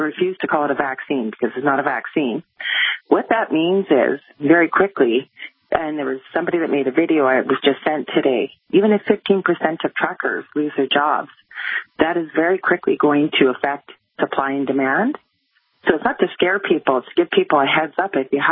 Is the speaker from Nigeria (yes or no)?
no; Canada; I'm a Canadian podcaster and registered nurse of my own show, The Angel Rock